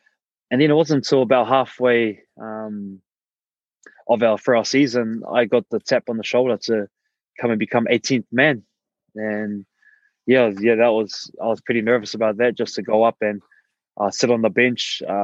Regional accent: Otara, Auckland, New Zealand; now in Sydney, Australia; Because I grew up out in Otara, South Auckland, and always I'm a proud South Auckland boy.

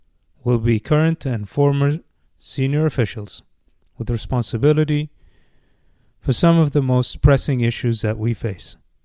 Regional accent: Bahrain; if only we can recreate that coffee house experience that was so prevalent while growing up in Bahrain.

